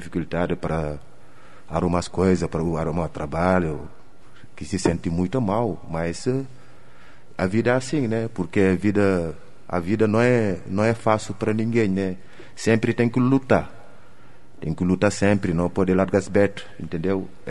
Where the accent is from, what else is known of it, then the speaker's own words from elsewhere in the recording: France; Portuguese is a second language; moved away as an adult; now in Curitiba, Brazil; porque não falava português. Sou francês.